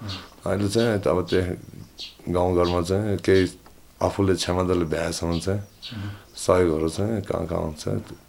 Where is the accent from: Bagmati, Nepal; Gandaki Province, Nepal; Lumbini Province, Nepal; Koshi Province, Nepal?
Gandaki Province, Nepal; Lo Manthang; now in Lo Manthang, Nepal; म चाहिँ प्राय त लमनथाङमा बस्छु अनि विन्टरमा पोखरा बस्छु